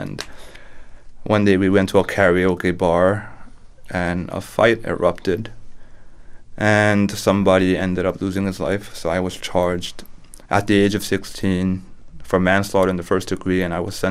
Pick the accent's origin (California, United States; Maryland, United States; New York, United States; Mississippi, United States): New York, United States; Flushing; Yeah, so I grew up in Flushing, Queens.